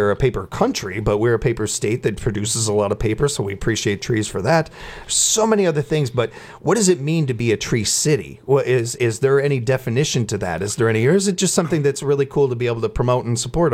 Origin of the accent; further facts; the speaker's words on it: Chicago, Illinois, United States; I grew up around the United Nations. I mean, Chicago, you got Little Italy, Little Chinatown, you've got all these different things, and it's all I knew growing up